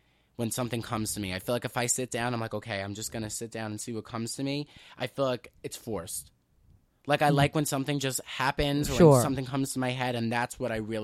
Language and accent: English; Staten Island, New York, United States; Well, I'm from Staten Island. Staten Island has a very, very big heroin problem.